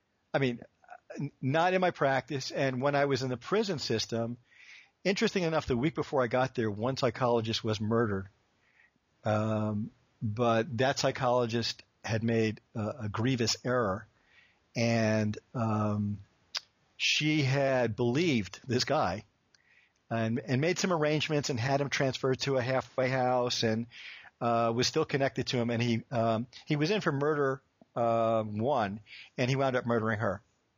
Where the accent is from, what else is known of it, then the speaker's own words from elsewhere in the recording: New York City, New York, United States; And I grew up in New York City in Queens, and I worked as a construction worker to pay for undergraduate school.